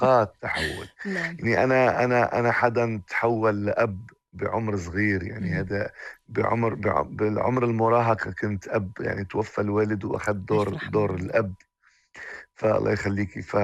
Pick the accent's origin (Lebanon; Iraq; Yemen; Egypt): Lebanon; moved away as an adult; also born or lived in Syria / Jordan / Dubai; now in Morocco; يعني أنا ظهرت من لبنان مش عارف أي اتجاه رايح فيه. يعني وصلت سوريا، الأردن، دبي. من دبي كان قراري أني أنا لازم أجي على المغرب.